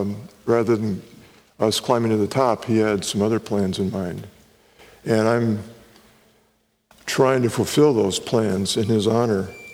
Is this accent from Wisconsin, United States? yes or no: yes; Wisconsin, United States; now in California, United States; I grew up in Wisconsin, so there's no mountains even close by. And it wasn't until my mid-30s that I saw my first mountain here in California.